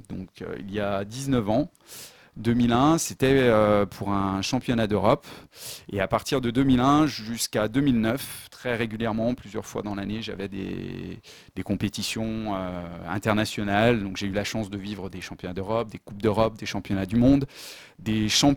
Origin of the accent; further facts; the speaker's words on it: Saint-Étienne, Auvergne-Rhône-Alpes, France; Alors, je suis stéphanois, je suis né à Saint-Étienne, j'ai grandi à Saint-Étienne.